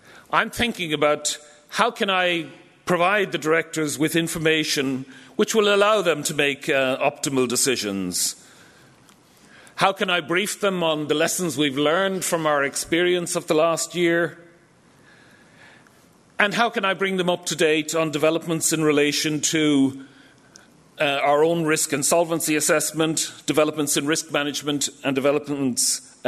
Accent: Dublin, Leinster, Ireland; The picture on the slide is my hometown, Dublin

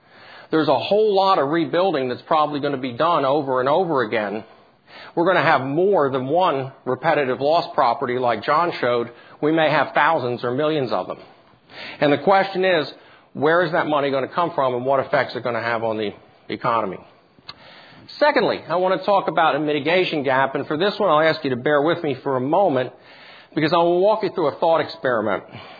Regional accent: New Jersey, United States; I grew up in New Jersey in the United States.

